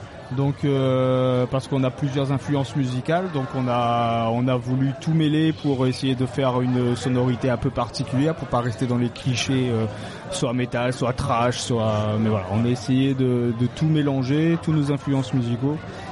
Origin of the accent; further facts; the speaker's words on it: Réunion, France; on est réunionnais, on est créole de pure souche.